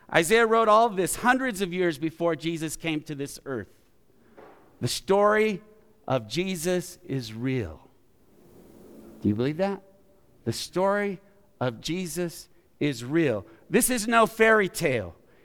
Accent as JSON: {"language": "English", "region": "New Mexico", "country": "United States", "said": "And since I'm from New Mexico, I thought, man, this house has to be adobe."}